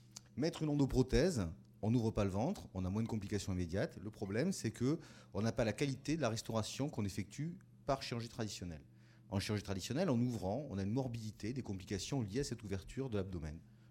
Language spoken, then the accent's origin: French; Toulouse, Occitanie, France; donc moi je viens de Toulouse